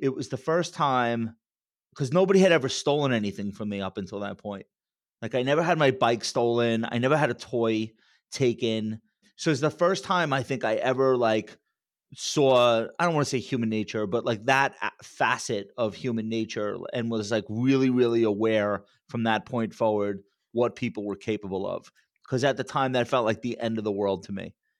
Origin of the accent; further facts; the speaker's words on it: New York, United States; But I grew up in Nassau County, which is on Long Island. It's one of the wealthiest counties in America.